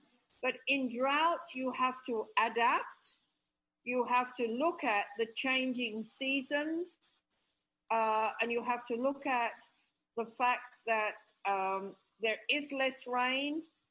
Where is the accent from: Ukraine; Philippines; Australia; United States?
Australia; moved away; I lived here 33 years, yes? Mm-hmm. And yeah, sure, I have Western relatives. I come from Australia. I have an Australian passport.